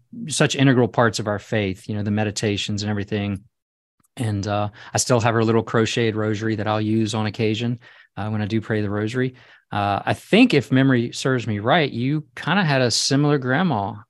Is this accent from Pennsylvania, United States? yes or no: no; Louisiana, United States; I was brought up Catholic, certainly saw rosaries, but also I grew up in Louisiana, so I knew about Mardi Gras.